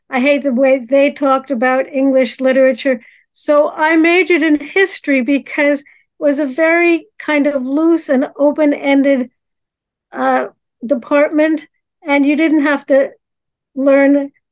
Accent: New York, United States; Well, I was born in New York City. I grew up in the suburbs.

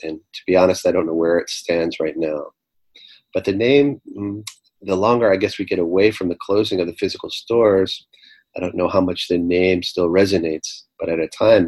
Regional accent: Riverdale, New York, United States; also born or lived in New Jersey; I grew up in New York, first in Riverdale, and then we moved out to the suburbs in New Jersey after my father's business succeeded.

